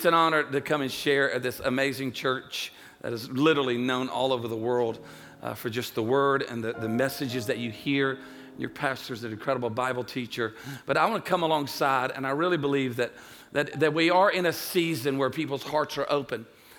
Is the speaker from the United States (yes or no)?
yes; the South, United States; She's a Cajun, so she's Cajun. I'm Italian. We're from the South.